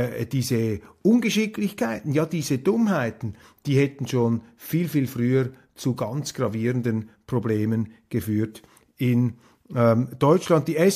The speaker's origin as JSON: {"language": "German", "country": "Switzerland", "said": "Ich will mich hier überhaupt nicht als Schweizer, als privilegierter Schweizer hinter den sieben Bergen aufschwingen."}